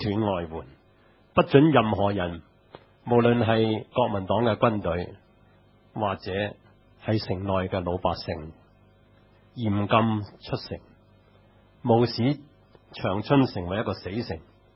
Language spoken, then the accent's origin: Chinese; China; 都是讲到过去五六十年我们作为中国人的悲惨的故事。